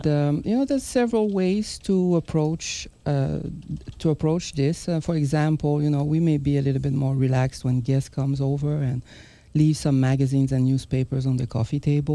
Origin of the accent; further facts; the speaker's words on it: Quebec City, Quebec, Canada; I'm from Quebec City.